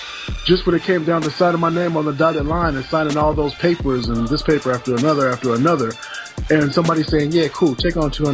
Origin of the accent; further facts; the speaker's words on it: California, United States; I grew up in Southern California, so I lean closer to the Dodgers